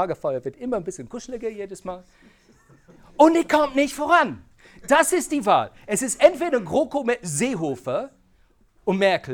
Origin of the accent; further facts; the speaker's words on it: United Kingdom; German is a second language; now in Germany; Ich komme aus Großbritannien.